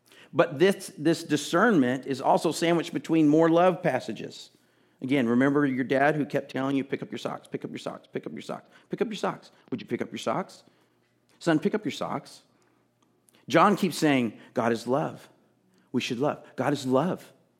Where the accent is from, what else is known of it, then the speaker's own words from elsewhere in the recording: Texas, United States; I'm from Texas, which isn't really the South, but it's close. We use phrases.